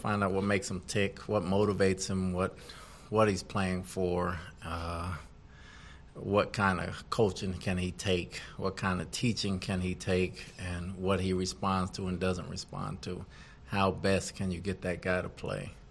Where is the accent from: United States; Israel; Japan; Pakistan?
United States; Elizabeth, New Jersey; And we're both from New Jersey. He's from Hackensack. I'm from Elizabeth, so we have plenty of run-ins.